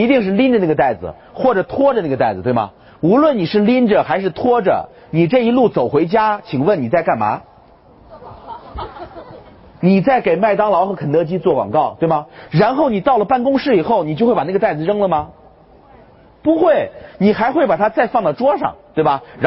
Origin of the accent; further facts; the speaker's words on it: Xi'an, Shaanxi, China; 各位想想，我们西安人卖肉夹馍怎么卖的？